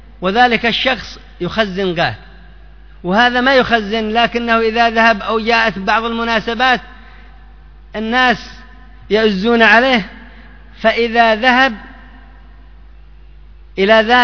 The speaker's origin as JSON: {"language": "Arabic", "country": "Yemen", "said": "التي هي موجودة خاصة عندنا في اليمن"}